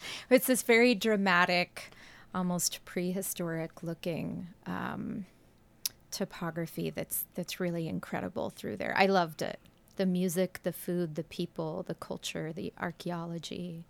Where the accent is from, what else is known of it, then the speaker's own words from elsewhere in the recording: Portland, Oregon, United States; also born or lived in Turkey; so I had moved back to my hometown of Portland after living in Turkey